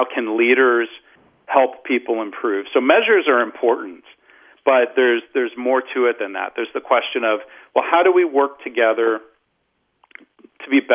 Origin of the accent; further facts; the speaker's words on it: Detroit, Michigan, United States; I grew up in the Detroit area, if you and the listeners won't hold that against me.